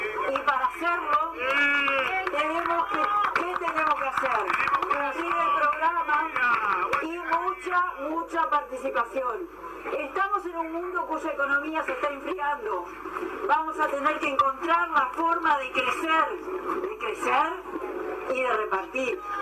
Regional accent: Uruguay; Somos todos uruguayos y uruguayos.

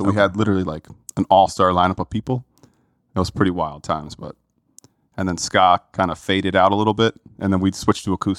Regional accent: Dalton, Pennsylvania, United States; also born or lived in Old Forge; now in Clarks Summit, United States; born and raised in Dalton, Pennsylvania, right up the road here. Moved to Old Forge in my mid-20s and then back to Clark Summit with Jenny in the last coming up on three years now.

